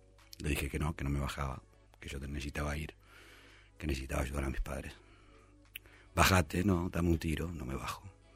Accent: José León Suárez, Buenos Aires Province, Argentina; also born or lived in Santa Fe; yo nací en Santa Fe y a los 40 días más o menos me trajeron para acá, para Buenos Aires. Ajá. Me crié, soy criado, prácticamente toda mi vida en José León Suárez.

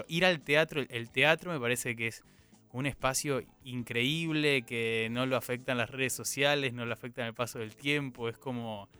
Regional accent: Argentina; No, somos argentinos, ni hablar, eso es espectacular

